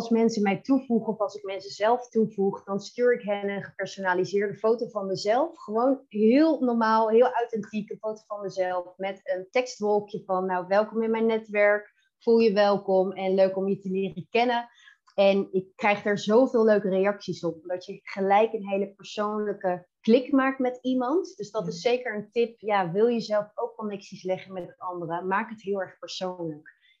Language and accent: Dutch; Leidschenveen, South Holland, Netherlands; also born or lived in The Hague; Ik ben 32 jaar en ik woon samen met mijn vriend en twee bejaardenhondjes in Wassenaar. Ik ben geboren in Den Haag en opgegroeid in Leidseveen en ik kom uit een gezin van vier.